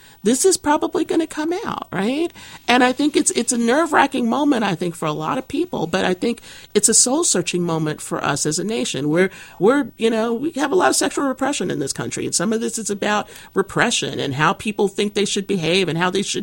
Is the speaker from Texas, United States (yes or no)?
yes; Texas, United States; I mean, we just had some people I'm from Texas.